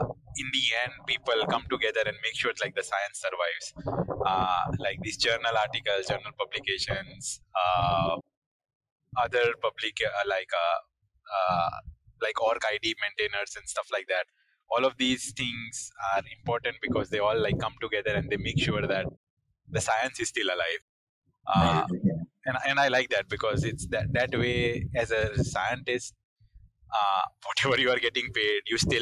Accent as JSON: {"language": "English", "country": "India", "second_language": "English", "said": "when I came from India"}